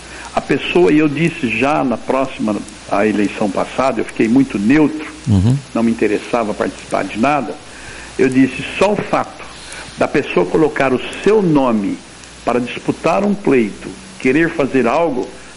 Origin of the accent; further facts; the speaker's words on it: Itápolis, São Paulo, Brazil; Temos e nós temos orgulho de ser itapolitanos